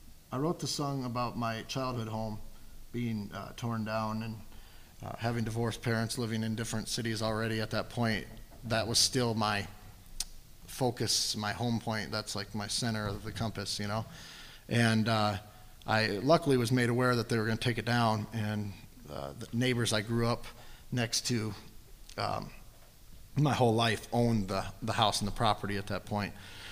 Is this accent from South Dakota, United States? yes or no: yes; Madison, South Dakota, United States; when I do go home to my hometown of Madison, South Dakota, the downtown is just dead. And when I was a kid, it was very much vibrant and alive.